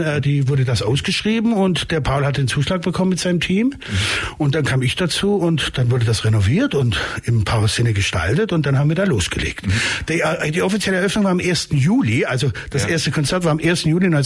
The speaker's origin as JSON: {"language": "German", "town": "Laupheim", "region": "Baden-Württemberg", "country": "Germany", "also_born_or_lived": "Ulm", "said": "war vorher in Laubheim, ich komme ja ursprünglich aus Laubheim, bin dann nach Ulm umgezogen"}